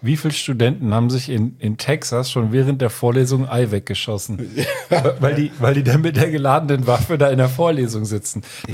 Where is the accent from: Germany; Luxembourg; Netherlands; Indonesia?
Germany; Hesse; also born or lived in Berlin; ich bin ja in Hessen auch aufgewachsen.